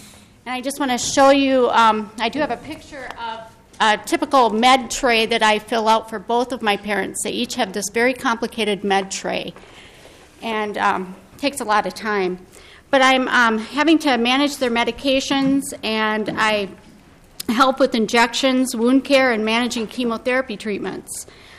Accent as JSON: {"language": "English", "town": "Rochester", "region": "Minnesota", "country": "United States", "said": "I'm here today to testify in support of Senate File 107. I'm from Rochester, Minnesota."}